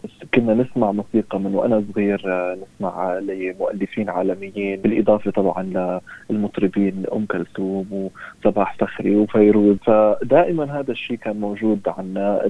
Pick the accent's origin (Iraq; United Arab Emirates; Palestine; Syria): United Arab Emirates; Dubai; born there; أنا ولدت بدبي بعائلة سورية